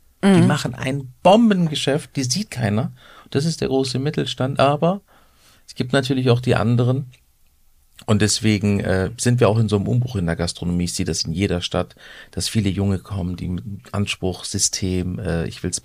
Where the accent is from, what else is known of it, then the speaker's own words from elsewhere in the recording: Turkey; now in Germany; Also ich bin Türke, wissen ja alle